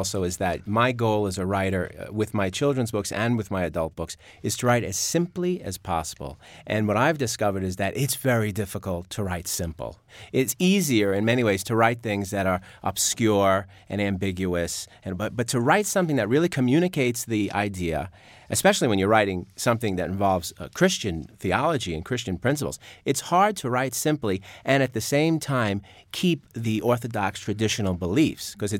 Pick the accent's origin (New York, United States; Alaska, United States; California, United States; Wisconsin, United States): New York, United States; accent: New York; as long as your listeners don't mind my New York accent